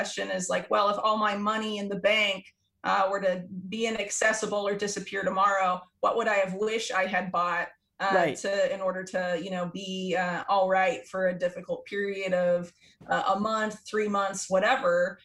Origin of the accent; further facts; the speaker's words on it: the South, United States; like I grew up in the South, a lot of those rural communities and like Appalachia